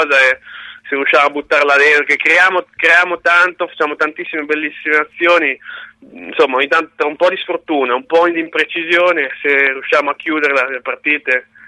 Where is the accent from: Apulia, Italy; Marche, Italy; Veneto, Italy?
Marche, Italy; Ancona; siamo tutti di Ancona, tutti legati all'Ancona